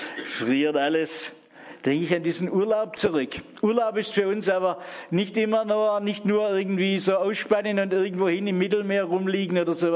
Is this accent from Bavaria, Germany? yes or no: no; Baden-Württemberg, Germany; ich komme ja aus Württemberg eigentlich.